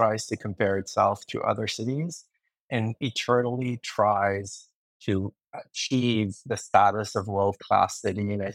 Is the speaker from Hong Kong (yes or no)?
no; Geneva, Switzerland; moved away as an adult; also born or lived in Montreal / Calgary; now in Toronto, Canada; I was born in Geneva, Switzerland, where I spent my childhood and I lived until my high school certificate and mandatory army service. And then I moved to Montreal to study at McGill and was transferred to Calgary before coming to Toronto.